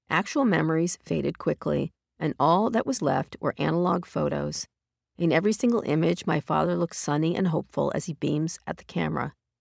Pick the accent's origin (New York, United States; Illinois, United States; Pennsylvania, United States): New York, United States; Roslyn Harbor; I grew up in Roslyn Harbor, New York, on the northern part of Long Island, the middle child of three.